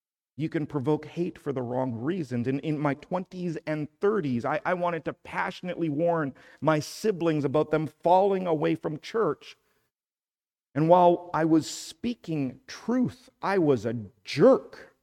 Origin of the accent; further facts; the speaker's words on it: Canada; We're Canadian. We like to say we live and let live.